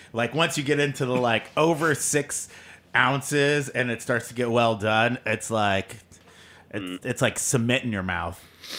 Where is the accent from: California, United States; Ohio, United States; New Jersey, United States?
California, United States; I'm from California, so I like a thin patty